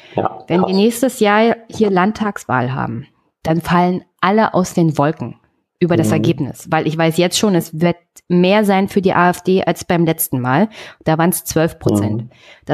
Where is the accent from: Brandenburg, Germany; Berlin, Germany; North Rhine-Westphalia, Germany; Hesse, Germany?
Brandenburg, Germany; Also ich komme aus Brandenburg.